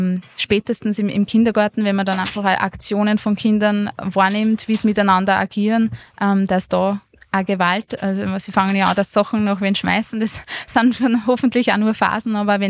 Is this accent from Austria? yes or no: yes; Schwertberg, Upper Austria, Austria; Ich kann gleich mal sagen, ich bin aus Schwertberg.